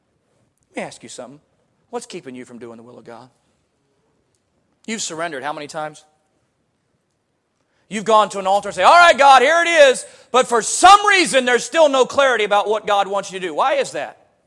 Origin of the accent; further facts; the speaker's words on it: Pensacola, Florida, United States; also born or lived in Waco, Texas / Indiana / Louisiana / Illinois; I was born in Waco, Texas. I grew up in Pensacola, Florida. I went to college in Indiana. I worked in a church in Louisiana, and now I'm a missionary to the Yankees in Illinois.